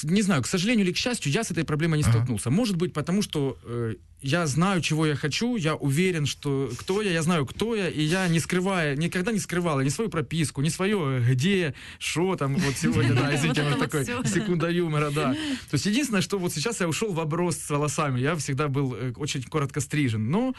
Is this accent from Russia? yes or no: no; Ukraine; Я украинец, я в Украине.